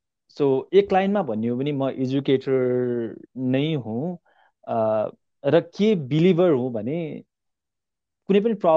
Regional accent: Kathmandu, Bagmati, Nepal; म नागरिकताको हिसाबले चाहिँ म उदयपुरको हुँ, तर म जन्मिएँ काठमाडौँ, पढेँ काठमाडौँ, हुर्किएँ काठमाडौँ, अलिअलि काम गरेँ काठमाडौँ

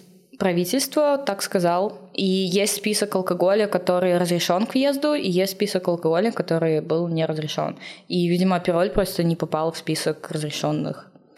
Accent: Minsk, Belarus; Я сразу же сказала, что я из Беларуси, я из Минска.

